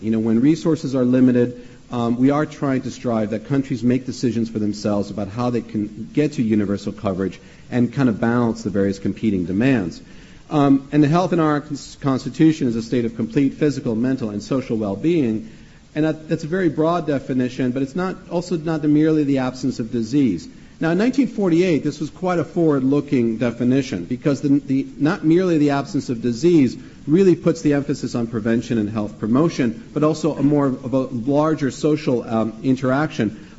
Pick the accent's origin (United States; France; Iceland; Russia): France; also born or lived in Canada; I'm an American, obviously, I'm born Canadian, and grew up in France.